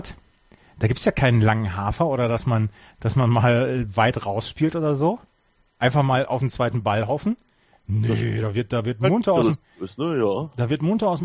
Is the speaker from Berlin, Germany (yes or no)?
no; North Rhine-Westphalia, Germany; Also bei uns in Ostwestfalen sagt man Tucht.